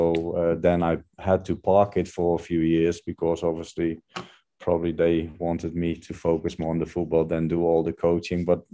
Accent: North Brabant, Netherlands; English is a second language; moved away as an adult; now in England; started in Holland when I was at Eindhoven. I did the whole academy there. I did a local team in around my hometown.

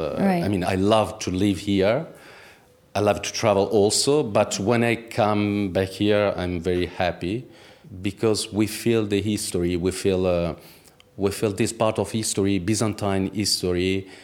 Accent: Italy; In Italy. I grew up in Italy.

